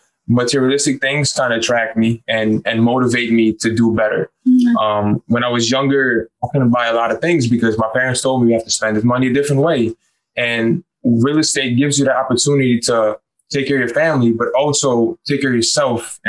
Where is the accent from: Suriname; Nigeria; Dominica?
Suriname; now in United States; because they still live in Suriname. That's my home country.